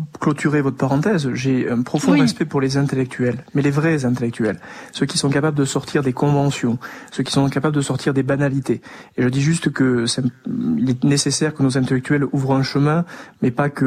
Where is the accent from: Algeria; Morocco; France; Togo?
France; Occitanie; moi j'ai grandi dans le Lot. Je viens d'une famille qui n'a jamais fait de politique. J'ai grandi dans une terre de gauche.